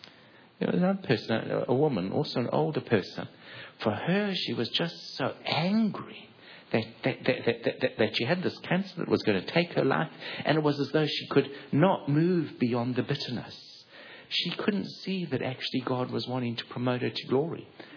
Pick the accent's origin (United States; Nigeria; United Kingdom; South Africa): South Africa; I come originally from South Africa